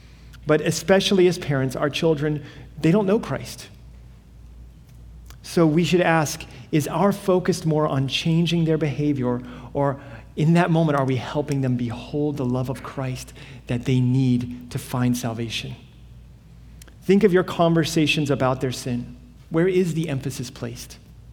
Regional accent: Alabama, United States; I grew up in Alabama, as I've said, and my parents still live there, and my parents continue to graciously store some of my stuff in their garage.

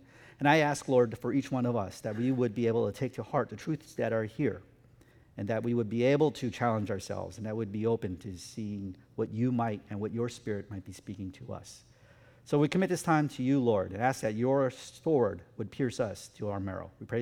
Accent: Salt Lake City, Utah, United States; I grew up in Utah. I grew up in Salt Lake City.

